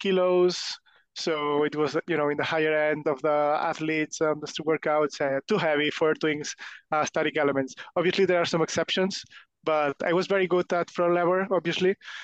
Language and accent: English; Spain; English is a second language; I'm from Spain. I'm 25 years old now.